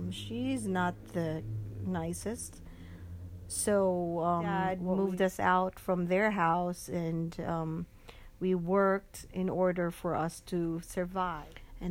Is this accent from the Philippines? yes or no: yes; Bicol Region, Philippines; I'm from Bicol in the Philippines.